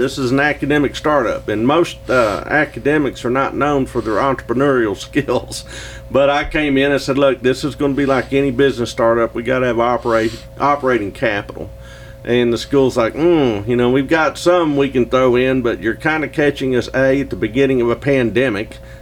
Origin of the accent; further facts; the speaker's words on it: Texas, United States; accent: Texan; Texan, and they needed to find a unique Texan. And I think that for the first time in my academic career, my accent probably proved to be an asset instead of a sign of curiosity.